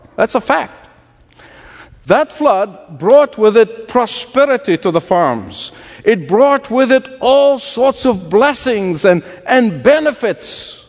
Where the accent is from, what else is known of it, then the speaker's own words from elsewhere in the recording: Egypt; moved away as an adult; The first 19 years of my life was spent growing up in Egypt.